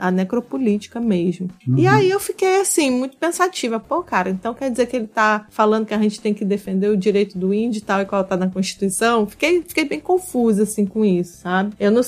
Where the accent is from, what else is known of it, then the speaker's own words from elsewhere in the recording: Brazil; eu sou da Mata Atlântica, né